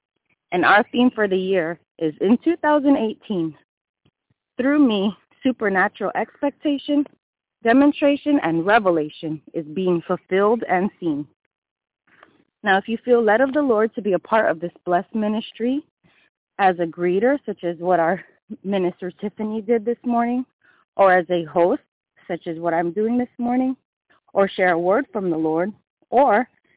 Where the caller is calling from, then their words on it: Snellville, Georgia, United States; I am greeting you from Snellville, Georgia, with Jesus Joy